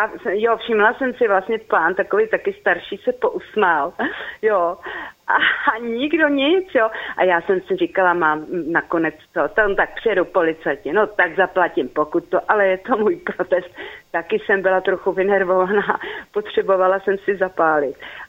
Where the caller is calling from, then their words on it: Prague, Czechia; tady posluchačka z Prahy.